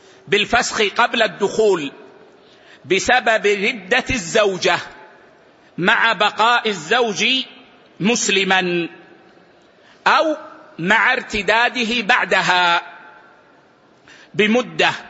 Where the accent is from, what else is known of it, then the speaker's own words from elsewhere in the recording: Saudi Arabia; لكن نظام الأحوال الشخصية عندنا في السعودية قد أخذ بقول الجمهور